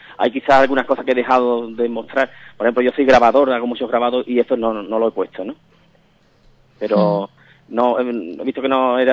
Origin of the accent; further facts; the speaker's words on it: Écija, Andalusia, Spain; now in Ubrique, Spain; yo soy de Écija, ¿no?, que llevo ya muchos años trabajando aquí en Ubrique